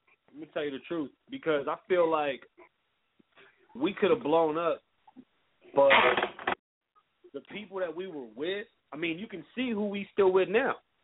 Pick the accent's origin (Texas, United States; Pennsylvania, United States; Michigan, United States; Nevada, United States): Nevada, United States; Las Vegas; also born or lived in New York; That's where I'm from. I'm from New York originally, but, you know, I grew up on the east side of Vegas